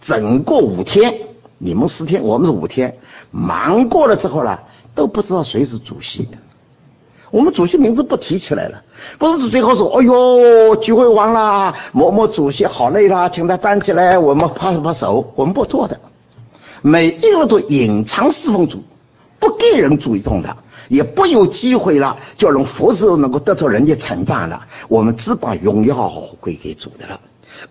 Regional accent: China; 按照我们中国人来说呢。

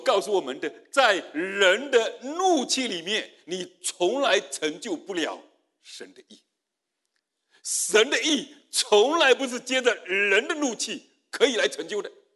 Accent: China; now in Canada; 那包括我自己刚到加拿大的时候哈，我下午的时候有讲到，因为呢我自己是农村长大的，而妻子呢她是北京生北京长大的

